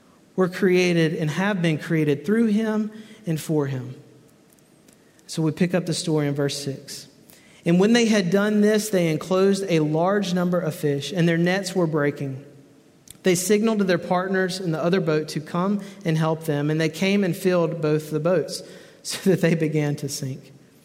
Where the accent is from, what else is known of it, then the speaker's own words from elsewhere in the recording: Mississippi, United States; And so my friend, Randall, and I, me growing up in Mississippi, him growing in Louisiana, we loved to fish ponds